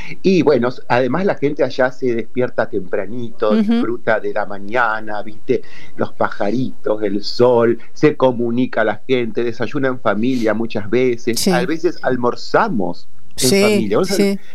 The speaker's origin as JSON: {"language": "Spanish", "town": "Rosario", "region": "Santa Fe", "country": "Argentina", "lives_now": "Buenos Aires, Argentina", "said": "Bueno, Rosario, yo soy de Rosario. Me fui a vivir a la capital"}